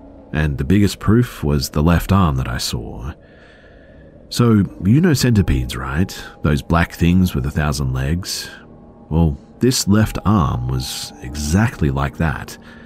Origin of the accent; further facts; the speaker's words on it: Madrid, Community of Madrid, Spain; So I am from Madrid, Spain. My family is from a small mountain city.